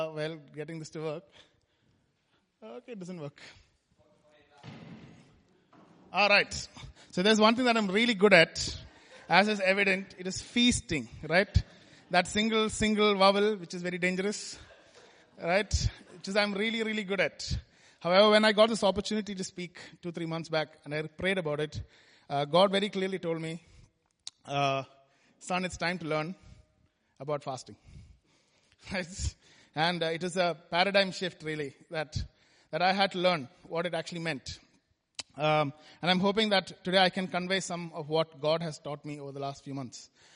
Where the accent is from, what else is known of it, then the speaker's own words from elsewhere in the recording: India; moved away as an adult; now in Bristol, United Kingdom; Me and my wife, Joy. We moved here from India 2 years ago. So people asked why Bristol, but actually Bristol chose us, I think, and which is why we are here.